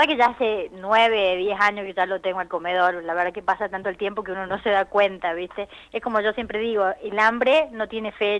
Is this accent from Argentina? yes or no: yes; Córdoba, Argentina; now in Salta, Argentina; yo soy cordobesa, pero ya soy una salteña trucha, ¿viste? Porque ya estoy acá hace 20 años.